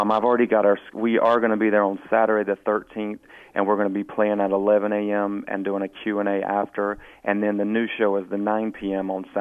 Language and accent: English; Goldsboro, North Carolina, United States; We grew up in Goldsboro, North Carolina, and me and my brother have been lucky enough to work in a lot of movies.